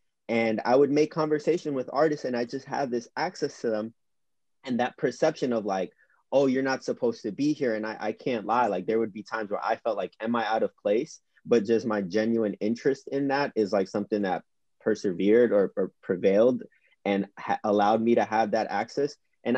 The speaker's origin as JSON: {"language": "English", "town": "New York City", "region": "New York", "country": "United States", "tie": "born or raised there", "said": "because I was born in Queens and raised in the city"}